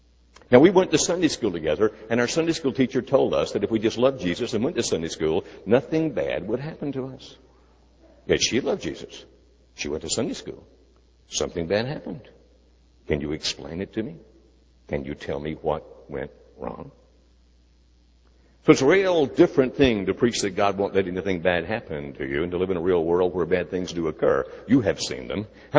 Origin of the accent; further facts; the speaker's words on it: Augusta, Georgia, United States; accent: Southern; You need to say it in Southern. I'm from Augusta, Georgia. We talk funny over there.